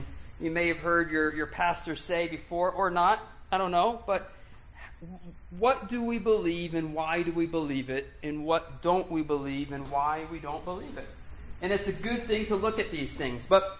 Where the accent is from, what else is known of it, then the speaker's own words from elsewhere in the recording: Massachusetts, United States; born there; I was born in Massachusetts.